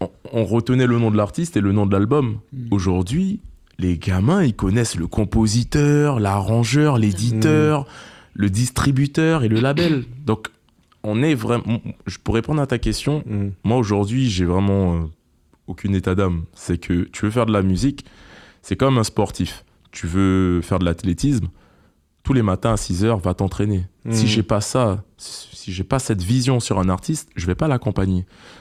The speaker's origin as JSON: {"language": "French", "country": "French Guiana"}